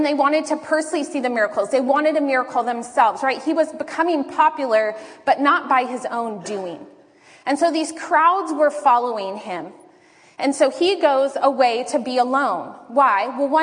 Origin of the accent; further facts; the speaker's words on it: Encinitas, California, United States; I'm from Encinitas.